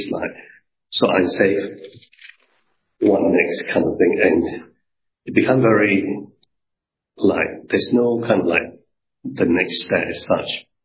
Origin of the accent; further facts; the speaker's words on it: Malaysia; when I was growing up in Malaysia, I went to Methodist church at the time.